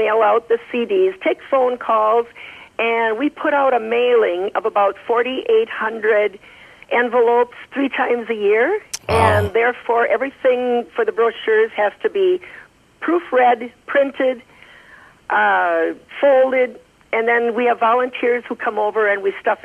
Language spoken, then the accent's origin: English; Morgan, Minnesota, United States; I grew up in Morgan, Minnesota.